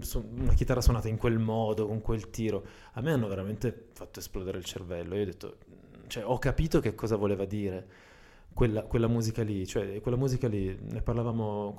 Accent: Turin, Piedmont, Italy; Noi eravamo siamo di Torino

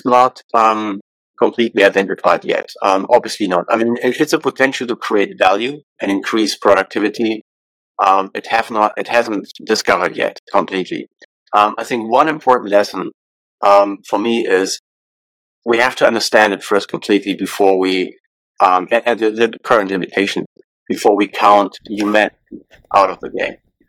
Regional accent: Germany; Well, I was born in Germany. I grew up in Germany.

